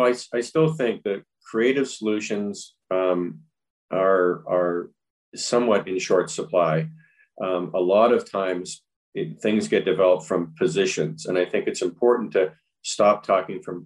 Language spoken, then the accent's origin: English; Canada; Even though as Canadian, we continued to work with the States.